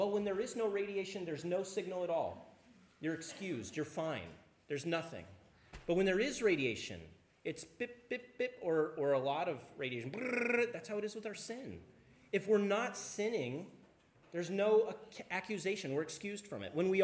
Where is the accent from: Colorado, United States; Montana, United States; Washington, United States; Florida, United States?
Washington, United States; Tri-Cities; I grew up in the Tri-Cities, and there was always talk of radiation because we had the Hanford Project there.